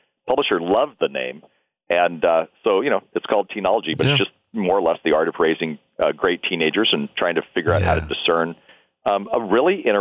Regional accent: Anaheim, California, United States; I grew up in Anaheim.

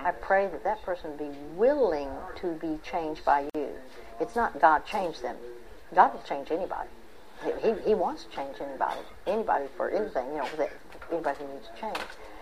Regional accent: Dallas, Texas, United States; Typically, it's I'm from Dallas. Dallas time or central zone is 11 p.m. to 1 a.m.

